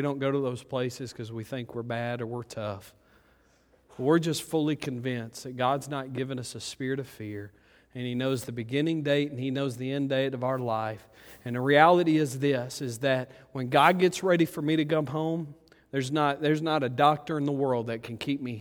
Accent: Ratcliffe, Arkansas, United States; I grew up in Ratcliffe, Arkansas with 187 people and 8 dogs.

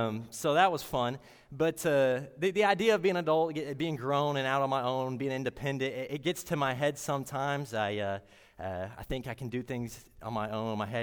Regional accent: Omaha, Arkansas, United States; So I'm from Omaha, Arkansas. I grew up in a Christian family.

